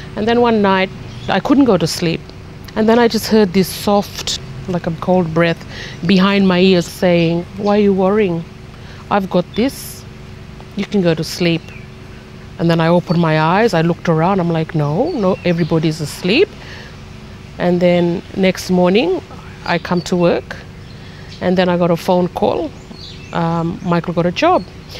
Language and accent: English; Cairns, Queensland, Australia; born there; also born or lived in Bamaga / Brisbane; Well, I was born in Cairns, and then we went back to a community up in Cape York called Bamaga.